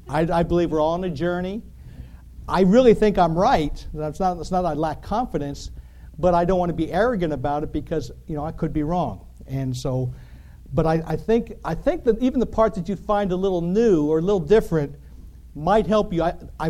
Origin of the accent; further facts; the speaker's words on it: Pennsylvania, United States; But you know, I grew up in Pennsylvania. Don't hold that against me. But I grew up right near the Appalachian Trail.